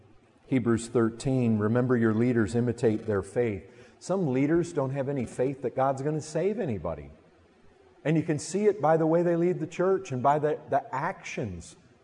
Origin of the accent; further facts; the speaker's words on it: Michigan, United States; now in Texas, United States; since I've lived in Texas, I haven't fished once, but when I grew up in Michigan, I fished a lot of lakes.